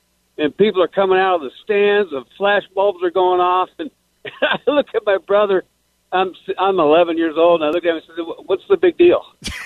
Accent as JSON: {"language": "English", "town": "Fairborn", "region": "Ohio", "country": "United States", "tie": "born or raised there", "said": "I grew up in Ohio, a town called Fairborn, and we used to go down to see Cincinnati play all the time."}